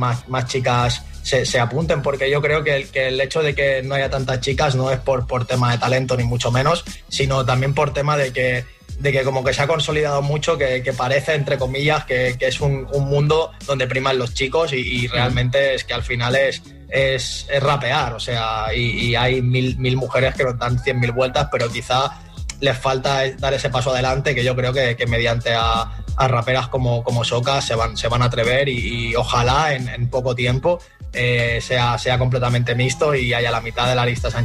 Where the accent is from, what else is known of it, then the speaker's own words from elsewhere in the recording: Parets del Vallès, Catalonia, Spain; Yo soy de Pares del Vallès